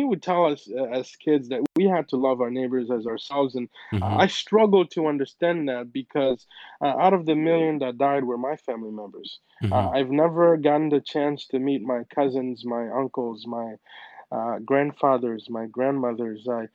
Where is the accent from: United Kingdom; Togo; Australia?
Togo; West Africa; now in Buffalo, United States; It was tough at first because of the cold conditions, given we grew up in West Africa, but we have grown acclimated to all of that.